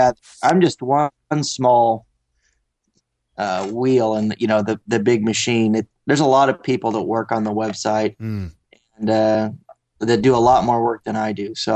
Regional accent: San Antonio, Texas, United States; I grew up in this area. I grew up in San Antonio, South Texas, my whole life.

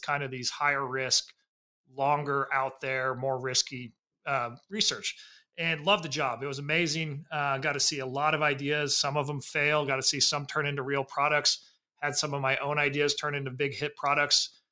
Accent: Indiana, United States; All right. So, we'll go all the way back. I grew up in Indiana.

